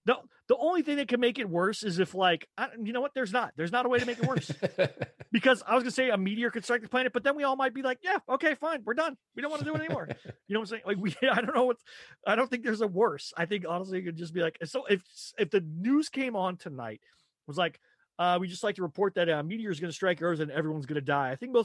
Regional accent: Texas, United States; what I grew up in Texas. That's kind of my mentality.

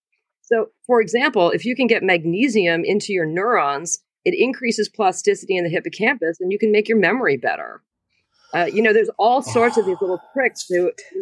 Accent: Maryland, United States; So I'm from Maryland, but I went to college down at University of Miami.

